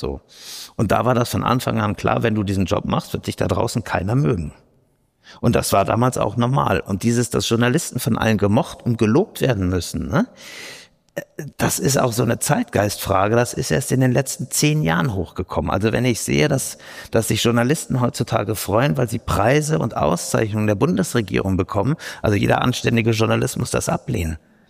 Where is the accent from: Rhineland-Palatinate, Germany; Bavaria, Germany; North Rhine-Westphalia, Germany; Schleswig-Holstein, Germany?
Bavaria, Germany; Munich; ich komme ja wie gesagt aus München, ich bin Wessi.